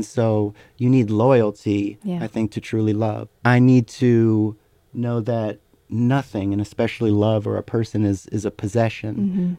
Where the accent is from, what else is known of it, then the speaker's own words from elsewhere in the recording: Pennsylvania, United States; now in Brooklyn, United States; what's the difference between, you know, growing up in Pennsylvania and starting to write songs there as opposed to living in Brooklyn or living in this place or that place?